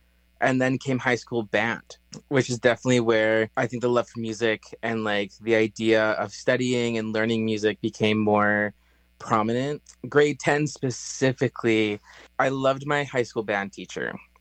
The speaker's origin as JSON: {"language": "English", "region": "Ontario", "country": "Canada", "said": "I am from Treaty 3. I'm Ojibwe. I come from the Wolf Clan."}